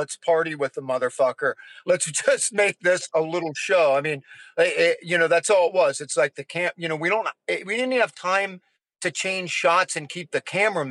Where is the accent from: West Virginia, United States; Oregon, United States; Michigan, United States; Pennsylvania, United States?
Pennsylvania, United States; Mechanicsburg; I'm born and raised in Mechanicsburg, Pennsylvania, right?